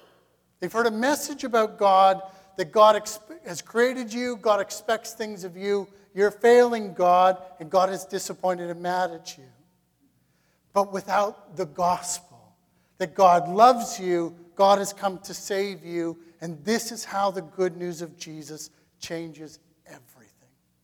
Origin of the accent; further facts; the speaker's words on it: Canada; But what's helpful for us as Canadian Christians is to recognize that the church needs to hear that this promise is being fulfilled.